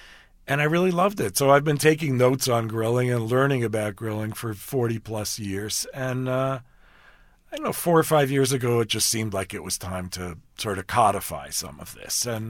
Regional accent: Manhattan, New York, United States; But I grew up in Manhattan and there were no grills.

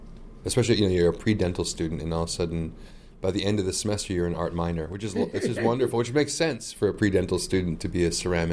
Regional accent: Moorhead, Minnesota, United States; now in Fargo, United States; I was born in Morehead, Minnesota, which is right across the river from Fargo. I'm a proud Minnesotan who now lives in North Dakota.

